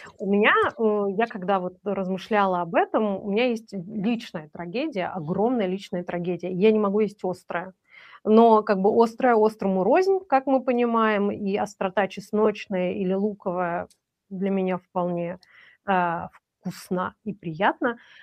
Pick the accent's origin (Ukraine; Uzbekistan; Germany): Uzbekistan; now in Moscow, Russia; Я выросла в Узбекистане, и для меня нормальная специя